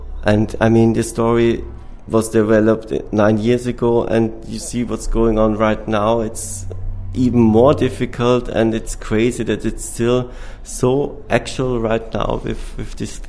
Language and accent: English; Austria; I mean, I'm from Austria, and all the Austrian films, they have a certain point of view